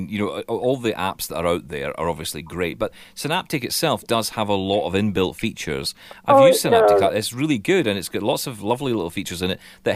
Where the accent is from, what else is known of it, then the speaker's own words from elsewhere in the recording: Scotland, United Kingdom; As a Scottish person, I do like that, the sound of that.